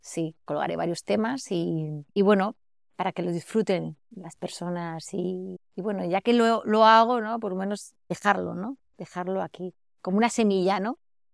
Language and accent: Spanish; Basque Country, Spain; Yo soy vasca y el País Vasco es una región bastante hacia adentro. Las emociones no se expresan, ¿no? Somos un poquito fríos, más distantes que el resto de España.